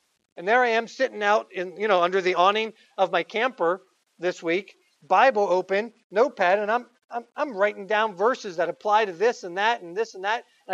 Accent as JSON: {"language": "English", "town": "Baltimore", "region": "Maryland", "country": "United States", "tie": "born or raised there", "said": "Many of you know I was born in Baltimore, lived in Baltimore for a number of years."}